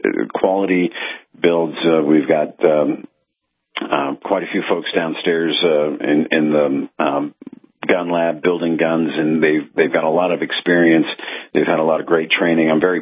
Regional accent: United States; And I'm an American.

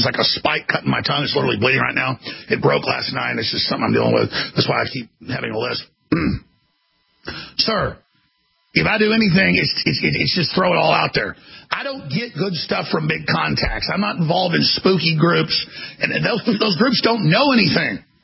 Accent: Dallas, Texas, United States; You couldn't shake a stick where I grew up in Dallas without running into the devil worshipers.

